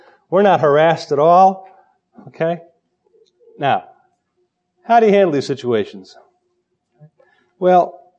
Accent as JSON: {"language": "English", "region": "Illinois", "country": "United States", "tie": "born or raised there", "said": "Clearly, growing up Irish Catholic outside of Chicago makes me different than a Southern Belle growing up in Atlanta."}